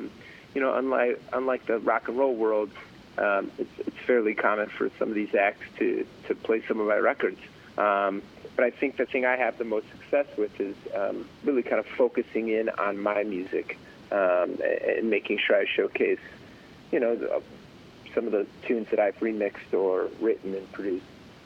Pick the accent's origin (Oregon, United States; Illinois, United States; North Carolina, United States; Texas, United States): Illinois, United States; Chicago; now in California, United States; I was a kid growing up in Chicago. I thought everybody was into house music like we were.